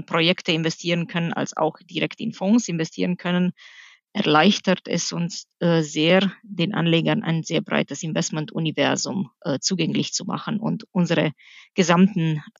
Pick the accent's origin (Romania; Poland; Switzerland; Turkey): Romania; moved away as an adult; now in Germany; Und der Name kommt aus Rumänien. Das ist mein Heimatland. Da bin ich geboren und aufgewachsen und habe die ersten 20 Jahre meines Lebens verbracht.